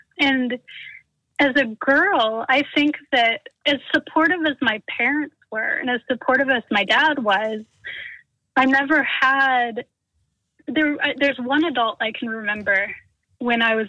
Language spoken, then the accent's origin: English; North Carolina, United States; Well, so I'm from North Carolina. I grew up here and have lived here for my whole life.